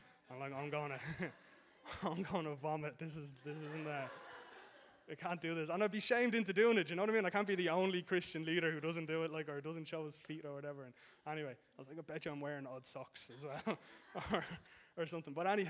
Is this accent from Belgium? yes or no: no; Dublin, Leinster, Ireland; we'd get up on stage and say … I'm from Dublin, and that's it